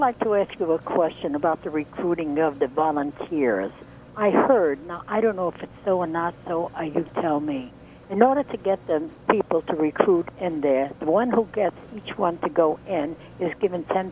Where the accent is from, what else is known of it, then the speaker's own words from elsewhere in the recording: Westchester, New York, United States; I am from Westchester.